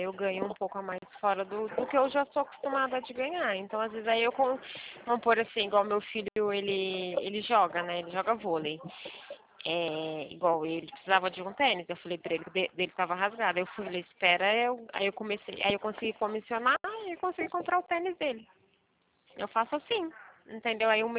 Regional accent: Paraná, Brazil; sou paranaense, né? Eu nasci no Paraná e depois nós viemos para o estado de São Paulo.

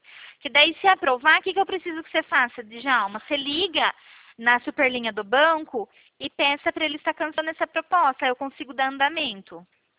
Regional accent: Araras, São Paulo, Brazil; Eu sou daqui de Araras mesmo.

